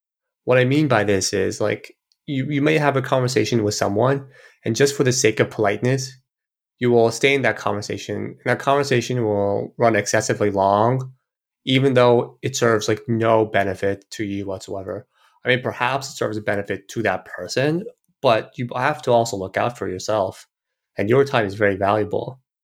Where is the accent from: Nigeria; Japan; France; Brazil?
Brazil; moved away as an adult; also born or lived in Korea; now in United States; I was born in Korea, grew up in Brazil most of my life, and then I came to the States to study in undergrad in California